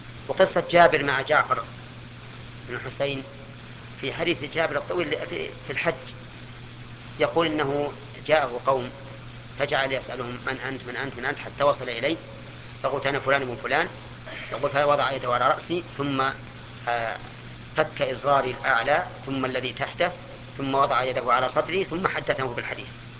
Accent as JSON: {"language": "Arabic", "region": "Najd", "country": "Saudi Arabia", "said": "ونحن من أهل نجد"}